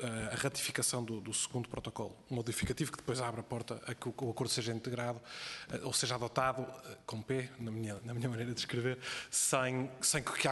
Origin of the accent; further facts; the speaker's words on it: Porto, Portugal; eu sou do Porto, e no Porto nós nunca, o pretérito perfeito, nós nunca o pronunciamos bem, como sabem, não é? Nós dizemos, nós nunca abrimos aquela, nós abrimos todas as vogais.